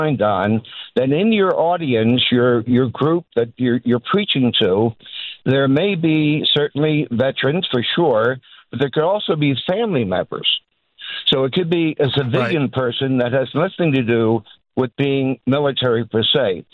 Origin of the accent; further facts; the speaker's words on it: Philadelphia, Pennsylvania, United States; I'm from Philly, a McKNA boy. My home parish is St. Anne's.